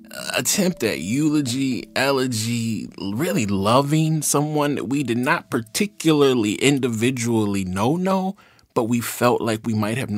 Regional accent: Jackson, Mississippi, United States; moved away; Zandria Robinson, who, like me, left the Deep South for the North. Zandria was raised right up the road. I'm from Jackson, Mississippi, and she's from Memphis, Tennessee.

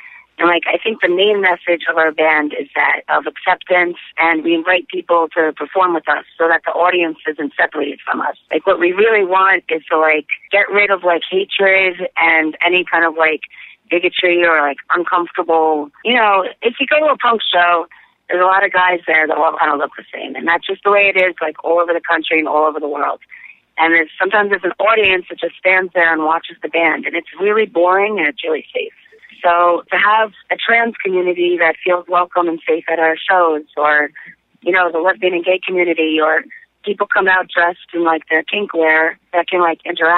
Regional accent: Long Island, New York, United States; I was originally from Long Island, which I don't admit very often, but it was nice to return there under better circumstances

